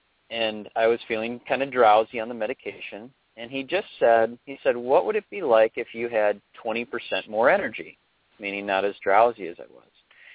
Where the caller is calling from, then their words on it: Chicago, Illinois, United States; Giving a call from Chicago.